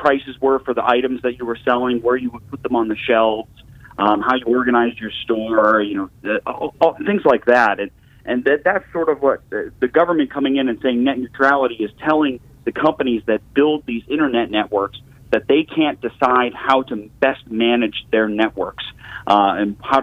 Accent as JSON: {"language": "English", "region": "Florida", "country": "United States", "tie": "born or raised there", "said": "Hey, it's great to be on the air back in Tampa Bay. I grew up in Pinellas County."}